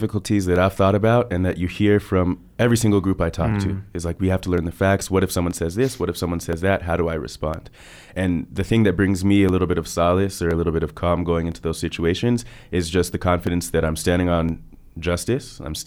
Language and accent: English; United States; So I grew up for most of my life in the United States of America. Mm-hmm. I moved around a lot because my dad was in the U.S. Navy. Okay. My dad is actually from the former Soviet Union. So he was born in Moscow and he came to the U.S. as a refugee.